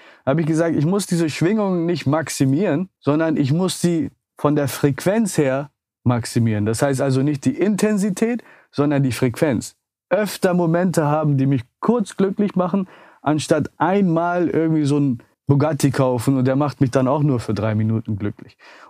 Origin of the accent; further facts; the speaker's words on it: Germany; born there; also meine Großeltern kamen schon in den 60ern nach Deutschland und meine Eltern kamen dann nach. Ich bin dann in Deutschland geboren.